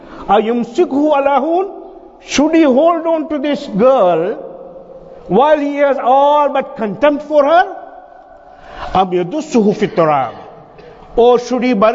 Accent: India; I come from India

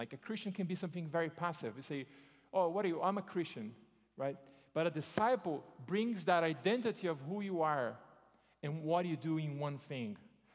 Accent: Brazil; because yes, I'm American, I'm Brazilian, I'm a son, I'm a father, but I'm a disciple of Jesus.

